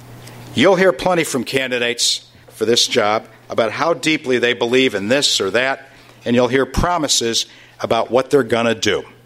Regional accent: Chicago, Illinois, United States; We are Chicagoans, but we are also Americans.

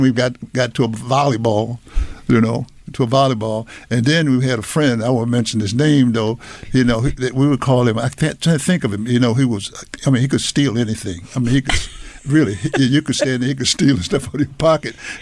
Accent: Washington, District of Columbia, United States; well, my background, I grew up in Washington, D.C.

